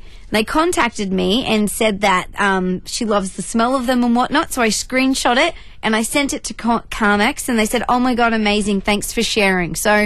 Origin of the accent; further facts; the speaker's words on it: Newcastle, North East England, United Kingdom; I'm from the Novos in Newcastle.